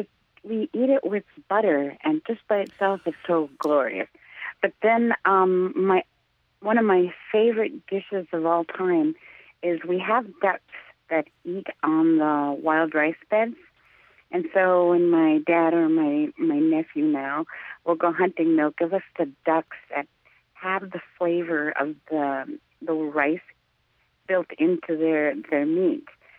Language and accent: English; United States